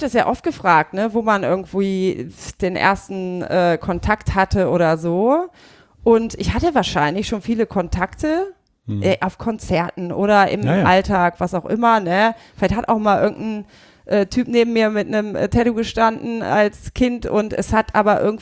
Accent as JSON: {"language": "German", "town": "Burgdorf", "region": "Lower Saxony", "country": "Germany", "also_born_or_lived": "Leipzig"}